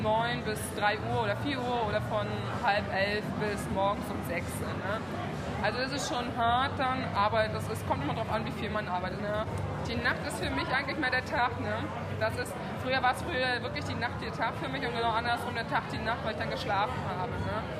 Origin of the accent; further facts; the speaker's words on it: Hamburg, Germany; ich komme aus Hamburg und bin 28 Jahre alt